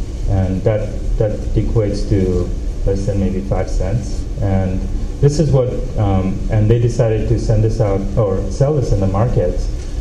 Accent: Bangladesh; I'm originally from Bangladesh

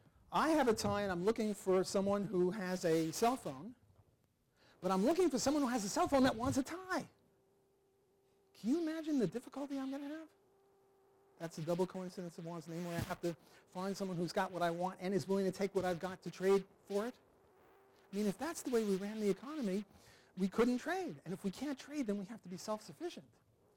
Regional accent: Brooklyn, New York, United States; Am I speaking too fast? I'm from Brooklyn, you know, we go fast.

